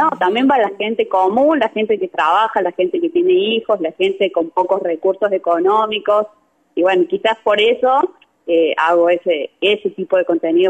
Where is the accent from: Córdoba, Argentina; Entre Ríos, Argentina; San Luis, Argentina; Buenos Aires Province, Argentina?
Córdoba, Argentina; Río Ceballos; yo, como decía, crecí en Río Ceballos